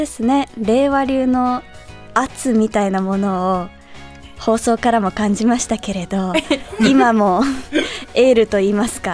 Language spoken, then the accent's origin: Japanese; Osaka, Japan; also born or lived in New York, United States; now in Tokyo, Japan; 大阪生まれ大阪育ちなんですが、うん、中高の間4年半ニューヨークに住んでいまして、はい、その後また大阪に戻って地元の大学を出て、はい、就職のタイミングで上京をして